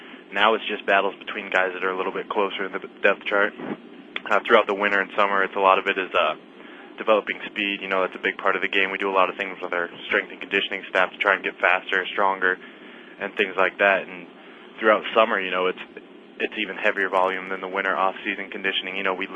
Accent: Nebraska, United States; we kind of talked about growing up in Nebraska as a Husker fan.

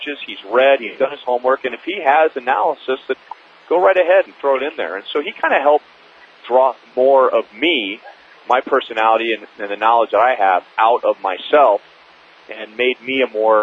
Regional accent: Los Angeles, California, United States; I grew up in Los Angeles listening to Vin Scully

